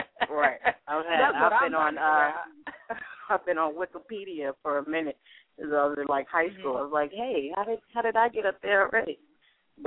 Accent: New York City, New York, United States; to be out in New York City, which is my hometown.

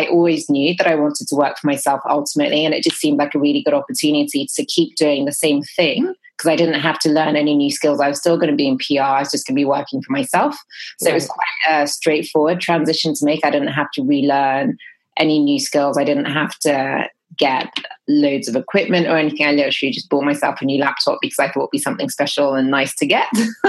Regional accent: England, United Kingdom; now in San Francisco, United States; You can tell from my accent, I didn't grow up here. I grew up in England.

